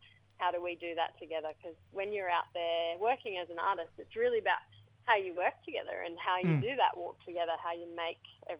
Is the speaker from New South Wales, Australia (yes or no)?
no; Rockhampton, Queensland, Australia; born there; I was born on Dhurrumbul Country in Rockhampton, but now I'm living on Gubbi Gubbi Country. My mob are Waka Waka, which is like 2 hours west of Bundaberg. That's my great-grandfather's country.